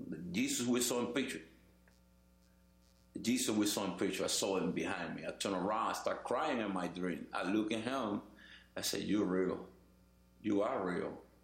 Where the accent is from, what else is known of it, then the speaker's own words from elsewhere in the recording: Cuba; I'm from Cuba.